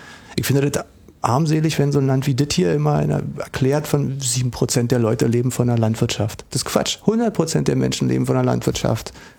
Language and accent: German; East Berlin, Berlin, Germany; Bei uns im Osten, also in der DDR und ganz besonders in Ost-Berlin, war es deshalb entspannt